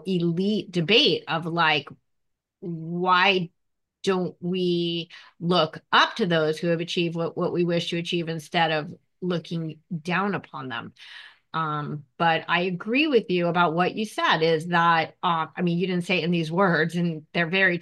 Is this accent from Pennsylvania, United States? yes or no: yes; Philadelphia, Pennsylvania, United States; I'm from Philadelphia.